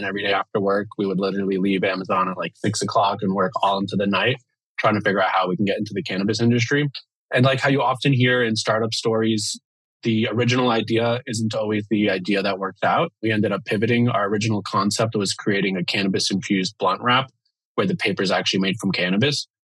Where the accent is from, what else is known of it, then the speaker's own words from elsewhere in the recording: Miami, Florida, United States; now in Seattle, United States; Yeah, so I'm from the East Coast, from Miami. And yeah, grew up there and just always wanted to get out to the West Coast